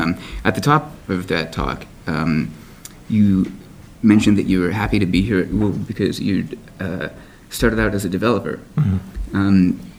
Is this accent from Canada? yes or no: yes; Montreal, Quebec, Canada; I'm from Montreal.